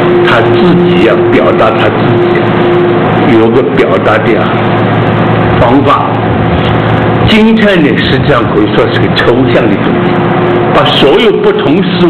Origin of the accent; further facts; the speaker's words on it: Taiwan; 就是拿我们台湾人的话讲，爱现自己